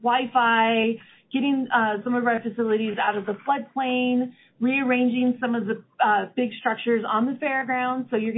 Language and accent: English; Brighton, Colorado, United States; Also, my hometown is Brighton, so thank you for tuning in tonight.